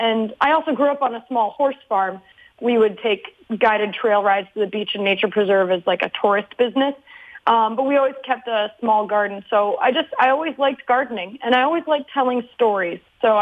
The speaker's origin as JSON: {"language": "English", "region": "New England", "country": "United States", "said": "I was getting a little nostalgic because I'm a northerner. I'm from New England originally, so I was missing, you know, the white stuff."}